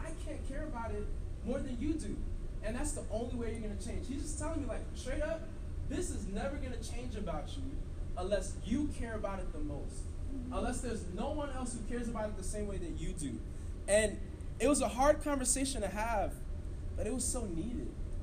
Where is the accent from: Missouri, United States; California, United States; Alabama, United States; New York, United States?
New York, United States; Brooklyn; They're not so cool, even though I'm from Brooklyn, right?